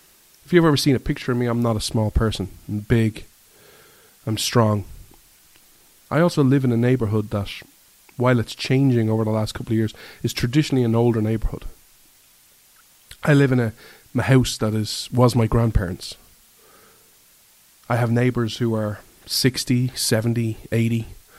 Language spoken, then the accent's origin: English; Ireland; I want to explain to you why I, as an Irishman, am so pro Second Amendment.